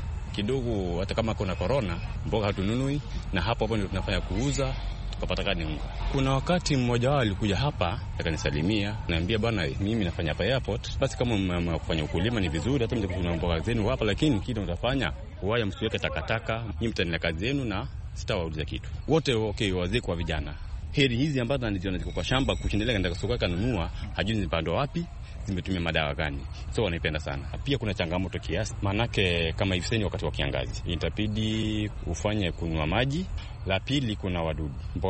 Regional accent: Kisii County, Kenya; now in Mombasa, Kenya; natoka kaunti ya Kisii na mimi ni mkazi hapa Mombasa kwa miaka mingi.

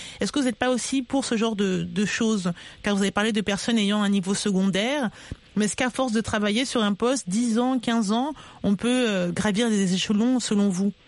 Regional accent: Burkina Faso; Chez nous, au Burkina Faso, le gouvernement veut lancer un tel processus

